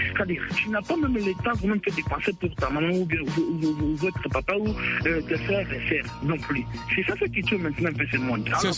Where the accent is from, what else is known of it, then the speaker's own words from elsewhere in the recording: Tshikapa, Kasaï, DR Congo; moved away as an adult; now in Kinshasa, DR Congo; En fait, j'ai quitté Tchikapa pour venir ici à Kinshasa étudier.